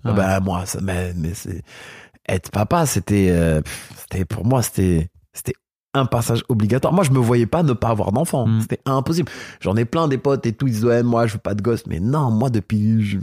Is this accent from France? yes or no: no; Morocco; je suis marocain